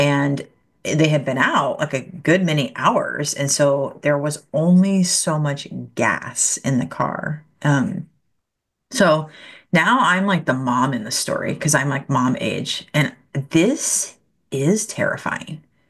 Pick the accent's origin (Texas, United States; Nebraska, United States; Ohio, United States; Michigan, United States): Nebraska, United States; I grew up in Nebraska, so it was like not like very landlocked.